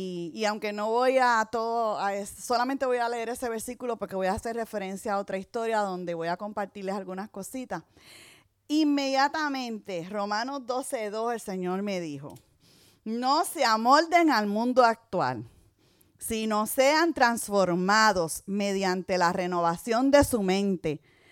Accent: Puerto Rico; soy de Puerto Rico, no pronuncio muy bien la R, tenemos ese problema

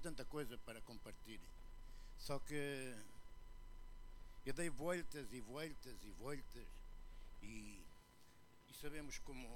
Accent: Lisbon, Portugal; now in Porto, Portugal; Sou de Lisboa, mas vim para o Porto, atirado aí.

